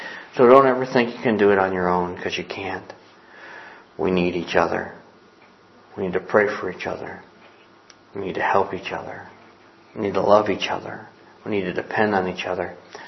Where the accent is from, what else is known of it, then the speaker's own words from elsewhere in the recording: Ohio, United States; I'm a preacher from Ohio.